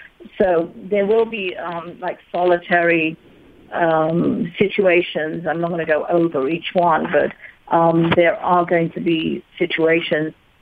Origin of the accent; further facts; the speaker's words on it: London, United Kingdom; I grew up in London, and we were kind of used to the IRA.